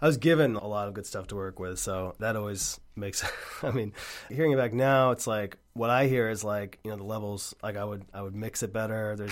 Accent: Red Hook, New York, United States; I grew up in Red Hook, but I also lived for, like, 6 years in Rhine Cliff.

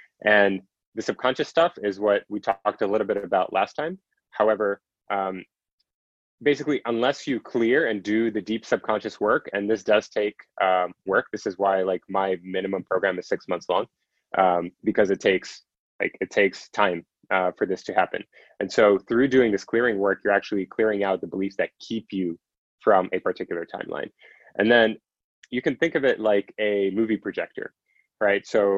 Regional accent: Russia; I'm originally from Russia

